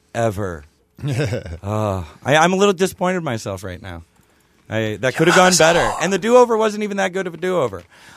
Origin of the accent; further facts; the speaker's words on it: Ireland; fuck me, I'm Irish.